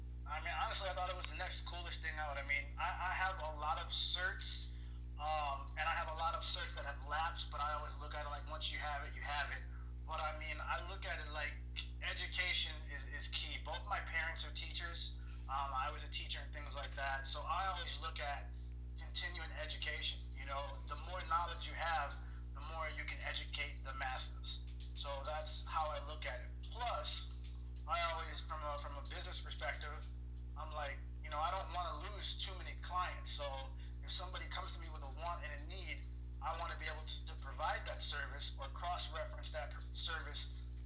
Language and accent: English; Midwest, United States; Now remember, I'm from the Midwest. We don't have oceans, we have lakes.